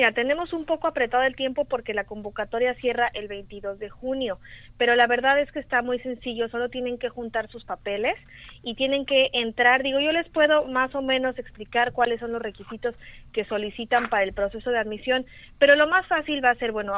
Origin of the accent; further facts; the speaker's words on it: Mexico; somos mexicanos, no importa dónde estemos